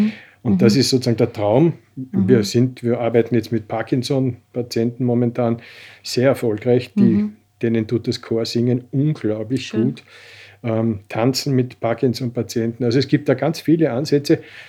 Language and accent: German; Salzburg, Austria; Aber so, wenn mich jemand fragt, wo ich herkomme, sage ich spontan immer Salzburg.